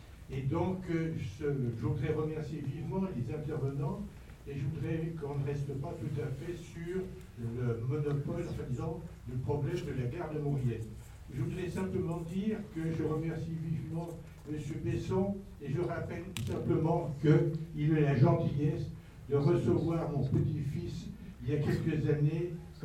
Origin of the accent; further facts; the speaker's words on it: Saint-Jean-de-Maurienne, Auvergne-Rhône-Alpes, France; je suis de la Saint-Jean-de-Maurienne avec plaisir